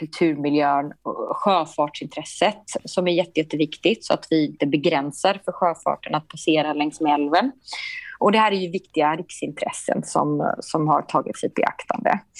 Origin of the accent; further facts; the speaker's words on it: Gothenburg, Västra Götaland County, Sweden; Göteborgs hamn som vi äger som göteborgare